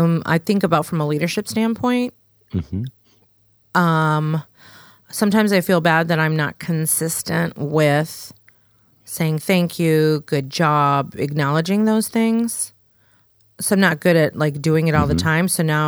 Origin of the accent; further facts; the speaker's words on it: Australia; like, oh, you're from England. No, I'm from Australia.